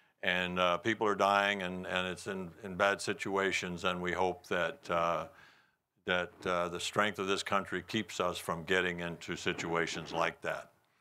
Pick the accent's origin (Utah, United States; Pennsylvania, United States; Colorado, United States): Colorado, United States; Pueblo; And 2 was Bill Crawford, who was also from my hometown with 2 other recipients, 4 of us from Pueblo, Colorado.